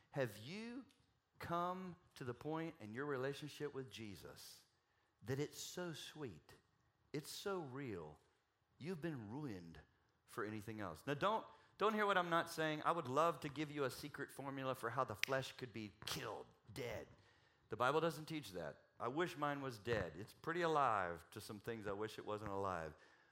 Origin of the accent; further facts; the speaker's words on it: Southeast, United States; But where I am, you know, where I grew up in the Southeast, it was like Myrtle Beach, Hilton Head, Daytona.